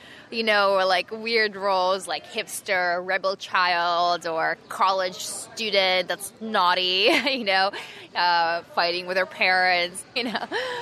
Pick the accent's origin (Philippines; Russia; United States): Russia; accent: Russian; I talk with my Russian accent like this. And I'm like, hi … Yeah, is Russia. I talk Russian.